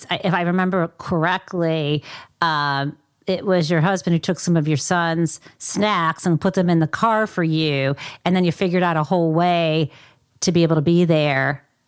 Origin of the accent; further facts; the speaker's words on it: Midwest, United States; I mean, I get from you, like I'm originally from the Midwest and which is different.